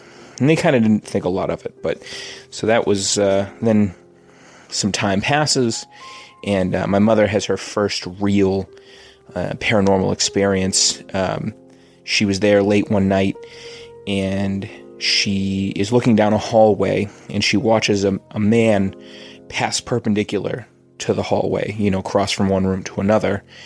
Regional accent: Massachusetts, United States; We're from Massachusetts.

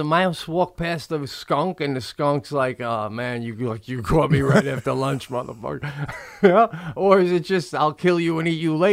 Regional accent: Chicago, Illinois, United States; I mean, you've driven by growing up in Chicago doing 30 miles an hour down a road with the windows up

